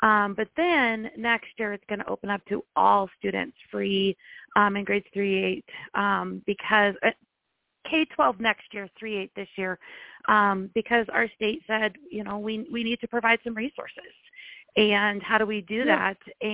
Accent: Montana, United States; So I grew up in, like I said, I grew up in Montana, but I grew up in a very rural school as well, even though I was located really close to Billings, which is obviously the largest town in Montana.

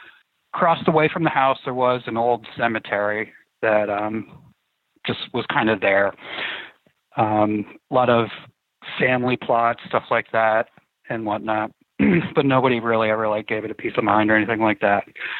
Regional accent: New York, United States; So the little town that I grew up in outside of Saratoga had a very rich history with the Quakers and Indians actually fighting each other.

